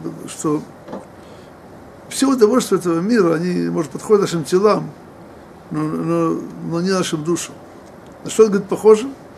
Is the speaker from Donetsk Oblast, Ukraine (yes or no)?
no; Odesa, Odesa Oblast, Ukraine; moved away as an adult; когда я родом из Одессы, уехал, мне было 19 лет